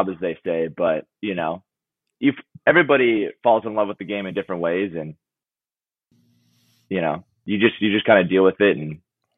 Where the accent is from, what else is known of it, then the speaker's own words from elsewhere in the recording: Charlotte, North Carolina, United States; I grew up in Charlotte, so like there was no reason for me to like an LA team.